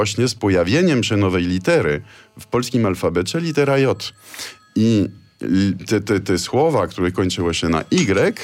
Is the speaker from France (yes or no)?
yes; France; bo jestem urodzony, wychowany we Francji